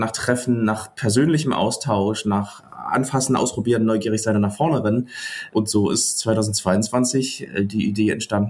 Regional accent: Leipzig, Saxony, Germany; Also ich bin in Leipzig geboren, 87, also sozusagen genau diesen Bruch irgendwie so gerade noch mitgenommen oder gefühlt nicht bewusst mitgenommen, trotzdem irgendwie aufgesogen. Bin dann auch in Leipzig groß geworden, zur Schule gegangen, Abitur gemacht

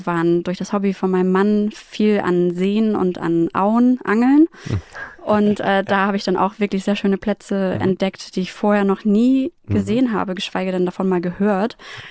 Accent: Risum-Lindholm, Schleswig-Holstein, Germany; Aufgewachsen bin ich in Riesum-Lindholm, also sehr ländlich im Herrenkog.

